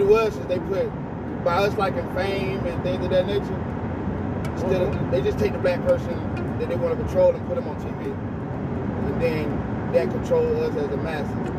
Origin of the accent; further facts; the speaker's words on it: the South, United States; Meaning I'm a Southern kid with an up north daddy with an island of grandmother.